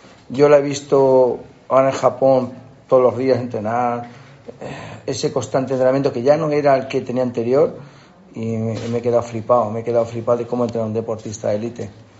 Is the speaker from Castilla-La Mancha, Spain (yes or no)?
yes; La Roda, Castilla-La Mancha, Spain; orgulloso de estar en mi pueblo, me siento orgulloso que nuestra campeona olímpica se reciba en La Roda, que haya sido la segunda localidad en Castilla-La Mancha que lo haya hecho